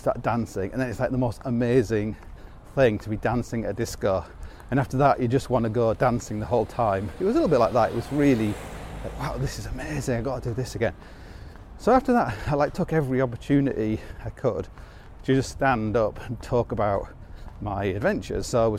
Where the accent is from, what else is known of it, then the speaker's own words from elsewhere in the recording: Hull, Yorkshire and the Humber, United Kingdom; moved away; I grew up in Hull